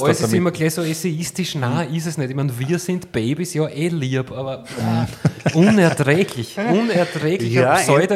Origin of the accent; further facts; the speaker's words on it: Styria, Austria; Und ich komme aus der Oststeiermark